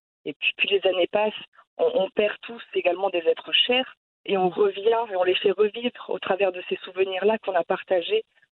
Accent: Morocco; Le Maroc, c'est, comme je l'ai dit, mon pays de cœur. Et si on me pose la question, tu viens d'où ? Ben, je viens naturellement du Maroc. Je parle, j'ai appris forcément la langue, les coutumes, la culture. Je m'y sens reliée.

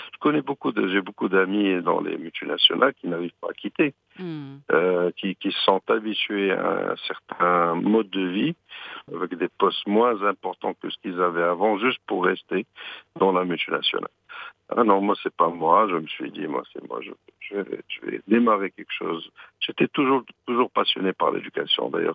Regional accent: Morocco; J'ai décidé de quitter cette multinationale, de rentrer chez moi au Maroc, de lancer une franchise dans le monde de l'immobilier.

